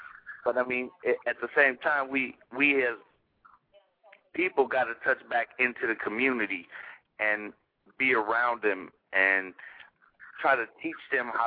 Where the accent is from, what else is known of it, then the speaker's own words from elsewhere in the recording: Texas, United States; moved away; I was in a gang myself growing up in Texas, and my parents moved us up north to kind of break away from that.